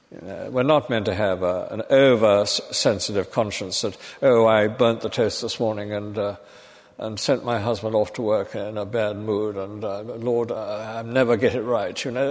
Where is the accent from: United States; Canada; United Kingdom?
United Kingdom; And we're very private as British people.